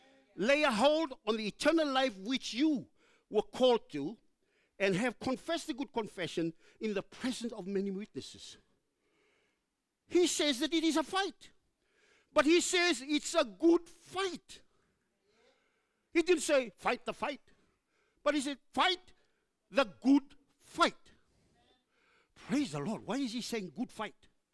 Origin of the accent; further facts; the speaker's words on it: Fiji; Because I come from Fiji. I come from Fiji. We come from a place where the devil is real.